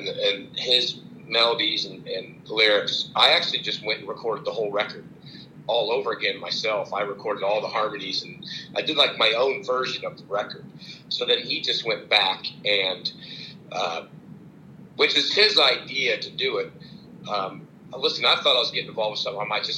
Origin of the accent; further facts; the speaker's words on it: Ohio, United States; because I'm from Ohio, so I'm only going to be driving a couple hours home.